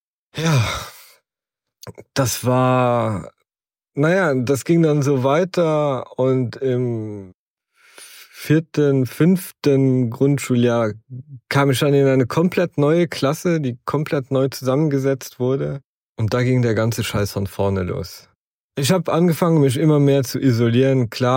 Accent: Luxembourg; bei uns in Luxemburg, damals war das Schulsystem etwas anders wie heute.

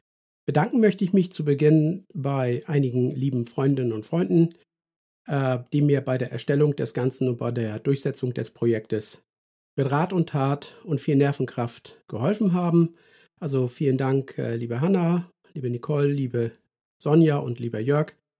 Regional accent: Schleswig-Holstein, Germany; Wir spielten im schönen Ostholstein in meiner Heimat

